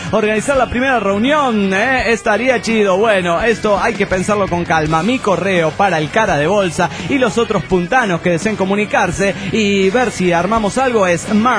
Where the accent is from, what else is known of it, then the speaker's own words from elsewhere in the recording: Chile; now in Argentina; ni él ni yo somos los primeros chilenos en estas tierras argentas, ya que esta provincia recibió a muchos chilenos